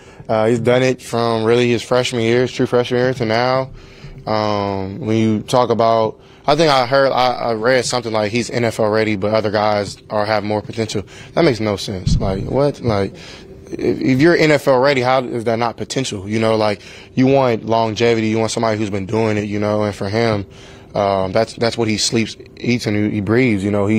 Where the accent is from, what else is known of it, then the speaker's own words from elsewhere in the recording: California, United States; You know, I'm from SoCal.